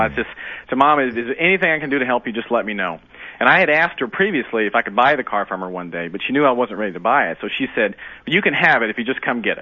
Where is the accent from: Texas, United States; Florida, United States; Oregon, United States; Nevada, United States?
Florida, United States; Orlando